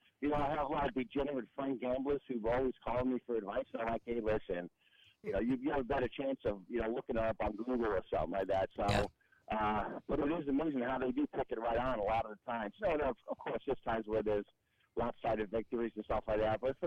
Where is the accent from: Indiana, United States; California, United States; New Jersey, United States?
New Jersey, United States; with a bunch of high school buddies and guys that I grew up with in New Jersey and in my area.